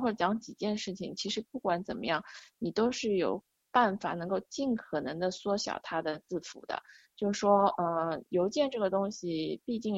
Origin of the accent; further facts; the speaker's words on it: China; 我们中国人